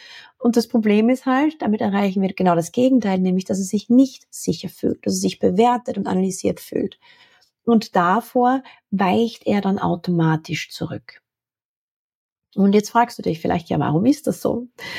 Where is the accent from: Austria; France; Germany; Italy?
Austria; Ich bin in den 80ern aufgewachsen in Österreich.